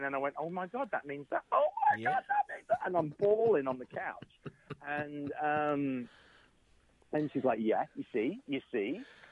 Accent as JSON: {"language": "English", "region": "England", "country": "United Kingdom", "lives_now": "United States", "said": "being an Englishman in America"}